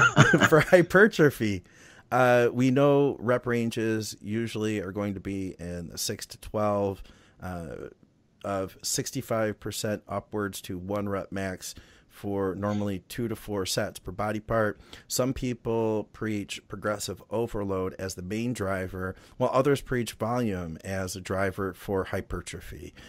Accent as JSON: {"language": "English", "region": "Midwest", "country": "United States", "accent": "Midwest", "said": "I've got my Midwest accent kicking and we're really nasally on the A's."}